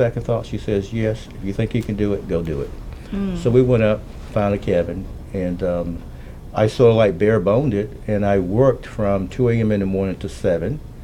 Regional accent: Macon, Georgia, United States; now in Atlanta, United States; I grew up here in Macon. I left Macon in 1980, went back to school, went to law school, practiced law in Atlanta for about 20 years

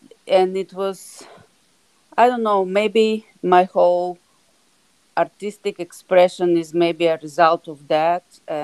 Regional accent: Serbia; English is a second language; moved away as an adult; now in United States; Yes, I grew up in Yugoslavia that now doesn't exist, and I immigrated to the States when I was 25. I went to college actually, to college in Belgrade.

